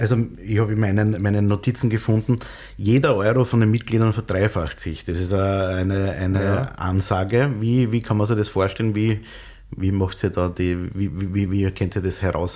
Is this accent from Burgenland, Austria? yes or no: yes; Burgenland, Austria; wir sind ja beide eher aus derselben Gegend, wir sind am Leitergebirge praktisch aufgewachsen und schauen kurz drüber über den Hügel am Neusiedlersee.